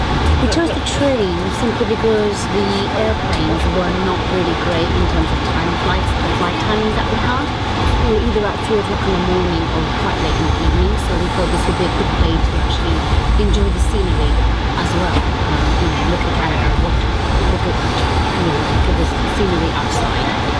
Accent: London, United Kingdom; So we're from London.

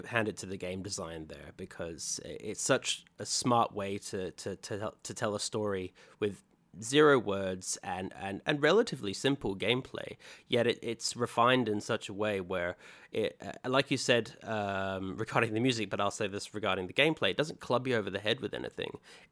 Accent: Western Australia, Australia; now in London, United Kingdom; I live in London now, but I'm from Western Australia.

